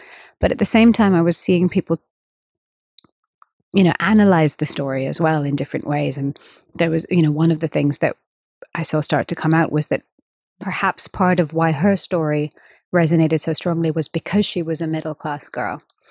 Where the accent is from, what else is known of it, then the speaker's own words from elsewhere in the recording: India; of course I'm an Indian female musician